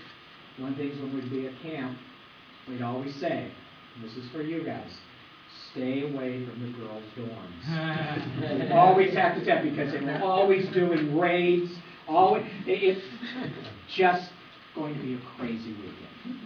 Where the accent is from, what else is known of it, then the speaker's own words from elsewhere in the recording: Lakewood, California, United States; He's from Santa Ana, I'm from Lakewood, so we drove up from there.